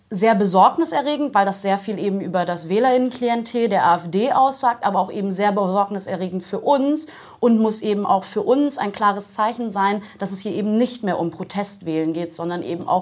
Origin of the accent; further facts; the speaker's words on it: Bremen, Germany; Aber als Bremerin, die in Bremen Politik für die SPD macht